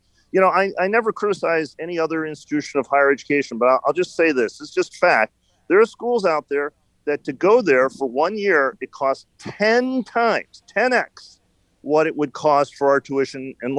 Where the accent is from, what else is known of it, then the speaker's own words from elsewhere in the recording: United States; because I'm an American through and through.